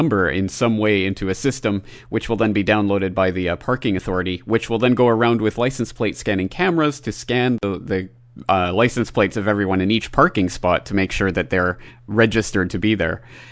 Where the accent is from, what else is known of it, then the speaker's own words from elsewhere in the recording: Calgary, Alberta, Canada; Even just from my hometown of Calgary, Canada, I recently had a news story pop up.